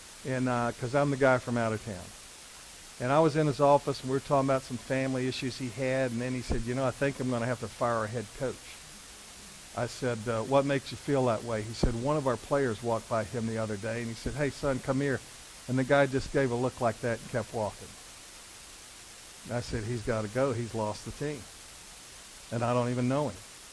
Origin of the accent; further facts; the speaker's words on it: the South, United States; I think part of that is because growing up in the South